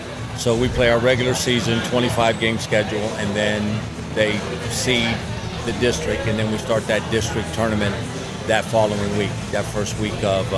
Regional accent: Tampa, Florida, United States; I'm originally from Tampa, Florida, born and raised.

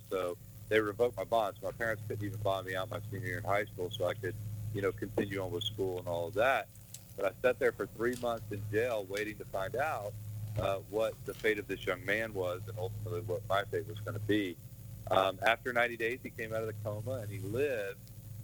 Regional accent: Tampa, Florida, United States; I grew up in Tampa. Started playing football when I was 4 years old.

